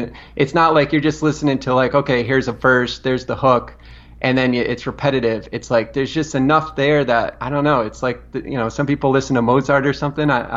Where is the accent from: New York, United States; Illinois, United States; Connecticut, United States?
Connecticut, United States; Hartford; Well, no, it's funny because, you know, growing in my hometown, I grew up where hip hop was very prevalent in the '90s when hip hop was blowing up.